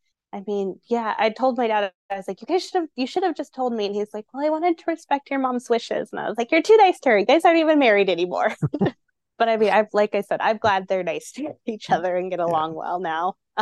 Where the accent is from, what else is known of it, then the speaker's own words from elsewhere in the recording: Paso Robles, California, United States; We're from Paso Robles. I don't know if you know where that is, but that's where we're from.